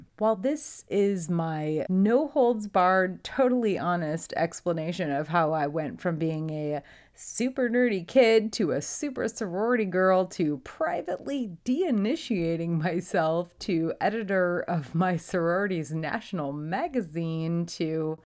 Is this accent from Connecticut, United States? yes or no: yes; Connecticut, United States; moved away as an adult; but really I knew that I wanted to be somewhere warmer than my home state of Connecticut.